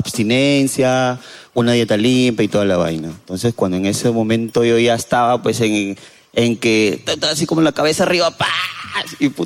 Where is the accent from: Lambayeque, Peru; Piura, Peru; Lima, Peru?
Piura, Peru; Sullana; now in Huancayo, Peru; Yo soy de Sullana, ella es de Trujillo, pero actualmente, bueno, radicamos en Huancayo